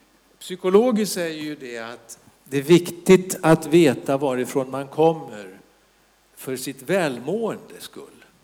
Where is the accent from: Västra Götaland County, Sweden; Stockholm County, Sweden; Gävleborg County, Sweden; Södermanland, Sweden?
Södermanland, Sweden; Min fru, hon kommer från Norrköping, så hon är östgöte och jag är sörmlänning ursprungligen.